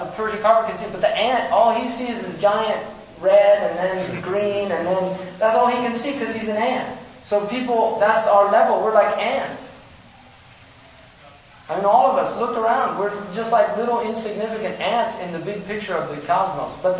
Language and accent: English; California, United States; I used to swim. I love swimming. I grew up in California. I used to go swimming, surfing, in the waves and everything.